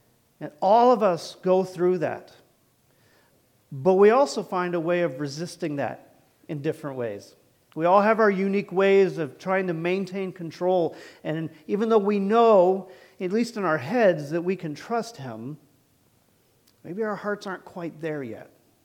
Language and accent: English; the South, United States; And I was raised primarily in the South, and I called everybody sir and ma'am